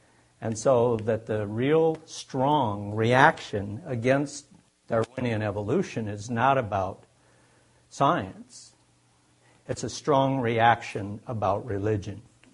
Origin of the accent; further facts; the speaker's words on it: Midwest, United States; moved away as an adult; now in Oregon, United States; I grew up in the Midwest and actually came out to Oregon in the late 70s to pursue a PhD in stream ecology.